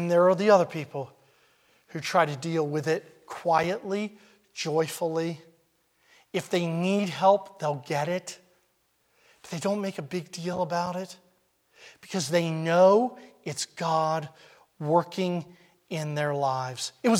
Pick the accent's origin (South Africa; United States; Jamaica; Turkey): United States; Maryland; not maybe a half hour from where Sandy and I were born and raised in Maryland